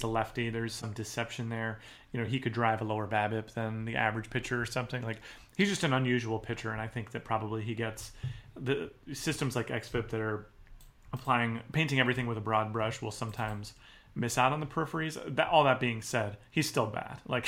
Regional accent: New Jersey, United States; I grew up in New Jersey.

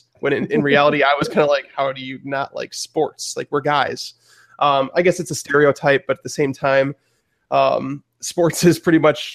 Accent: Chicago, Illinois, United States; you know, like where we're from Chicago.

